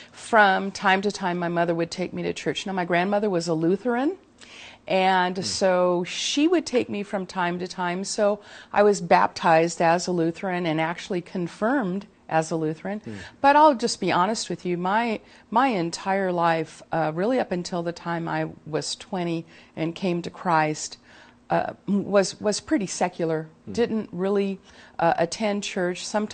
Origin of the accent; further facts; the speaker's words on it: California, United States; I was born in Southern California, so I'm Southern California my whole life.